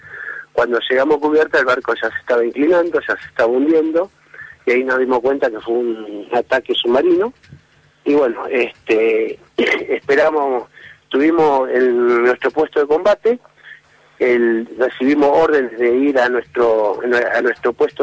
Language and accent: Spanish; Suipacha, Buenos Aires Province, Argentina; A mí el pueblo de Suipacha, cuando yo vine de Malvinas, me ayudó muchísimo